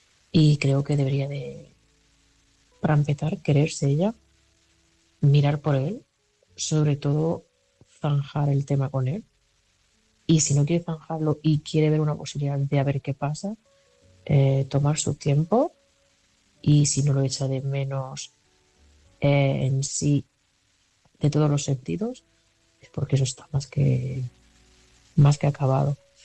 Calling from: Barcelona, Catalonia, Spain; de Barcelona

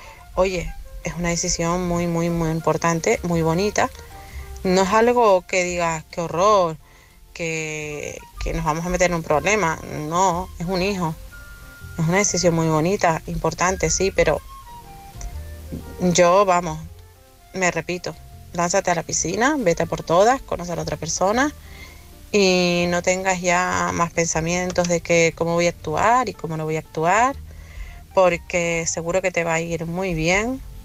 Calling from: Tenerife, Canary Islands, Spain; de Tenerife.

